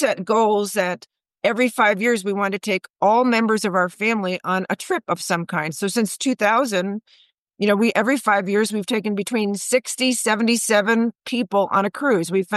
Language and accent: English; Dallas, Texas, United States; I'm from Dallas, Texas.